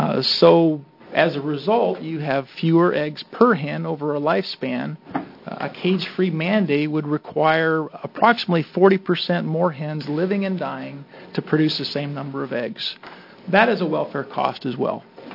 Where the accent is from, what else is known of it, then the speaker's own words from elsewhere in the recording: Molalla, Oregon, United States; I am from Molalla, Oregon.